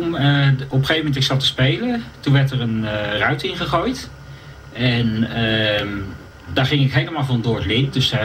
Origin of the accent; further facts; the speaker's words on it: Delft, South Holland, Netherlands; born there; Ik ben geboren in Delft.